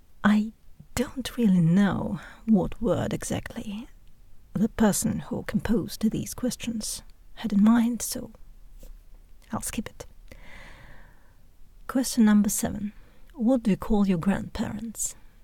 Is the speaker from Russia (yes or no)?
yes; Russia; Where you're from? I'm from Russia.